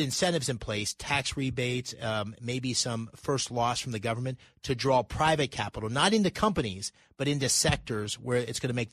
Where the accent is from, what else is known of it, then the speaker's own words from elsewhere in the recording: Pennsylvania, United States; I grew up in Pennsylvania. I'm 57. I've spent 35 plus years in Pennsylvania. I ran a company there. I grew up there, played sports there.